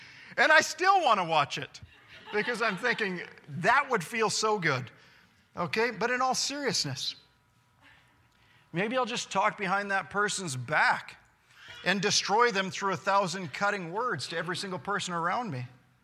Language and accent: English; Canada; because I'm a Canadian pastor.